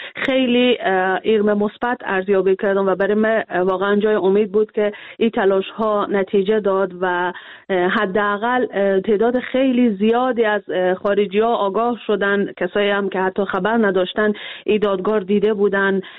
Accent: Afghanistan; ما بالاخره از افغانستان هستیم و سنت‌های خود داریم

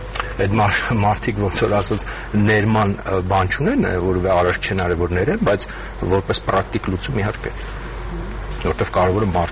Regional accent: Yerevan, Armenia; ինձ որպես երևանցի դա ռեալ հուզող խնդիր է

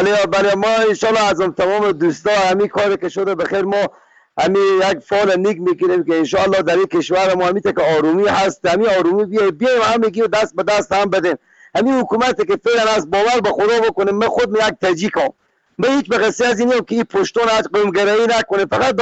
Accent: Afghanistan; چون ما خود ما افغانیم

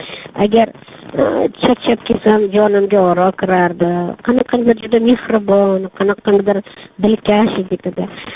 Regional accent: Tashkent, Uzbekistan; born there; Men Toshkent shahrida tug'ilganman.

